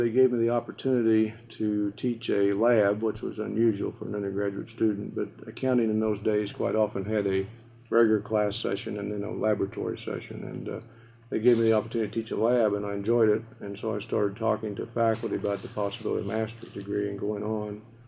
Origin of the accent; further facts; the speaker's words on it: Beloit, Kansas, United States; born there; B-E-L-O-I-T, just like Beloit, Wisconsin, which is better known. It's a small town, about 4,000 or 5,000 people in north central Kansas.